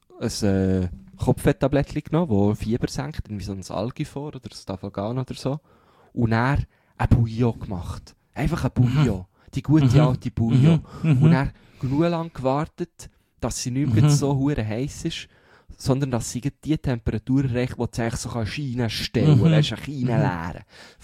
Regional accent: Switzerland; Vielleicht, weil man als Schweizer, weiss auch nicht

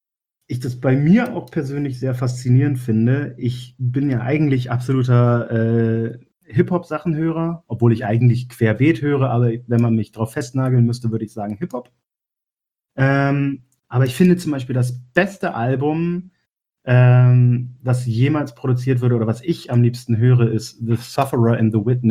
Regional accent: Oldenburg, Lower Saxony, Germany; In meiner Heimatstadt Oldenburg

